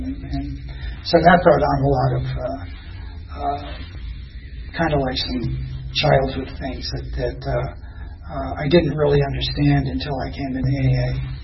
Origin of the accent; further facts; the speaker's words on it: Providence, Rhode Island, United States; born there; I was born on August 7th, 1951. In Providence, Rhode Island, and I didn't stay there.